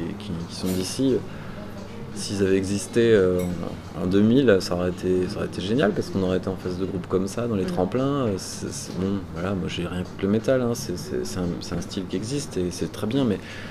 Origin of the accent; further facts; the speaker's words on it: Lure, Bourgogne-Franche-Comté, France; now in Besançon, France; On est de Lure.